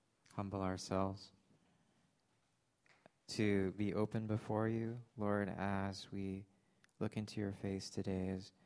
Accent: Canada; Thanksgiving is really, as a Canadian, I find it very interesting

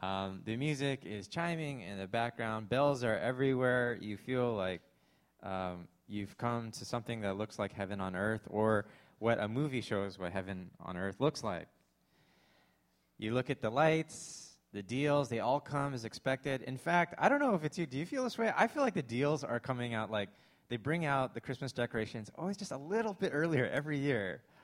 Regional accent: Canada; Thanksgiving is really, as a Canadian, I find it very interesting

